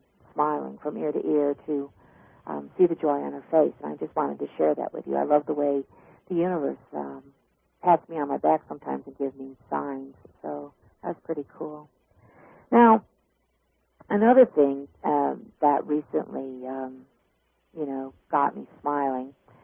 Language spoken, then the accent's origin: English; New York, United States; now in Pennsylvania, United States; I'm from New York, but I live in Pennsylvania.